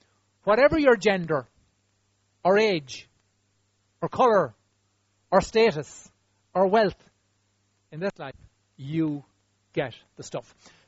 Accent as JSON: {"language": "English", "country": "Ireland", "said": "because we're human and we're Irish, and we've got other sorts of background things that just hang on us."}